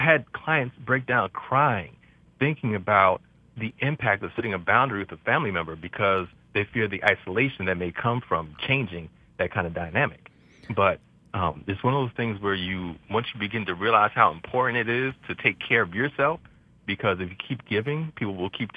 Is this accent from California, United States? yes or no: no; New York, United States; and I'm a New Yorker, so I'm going to just...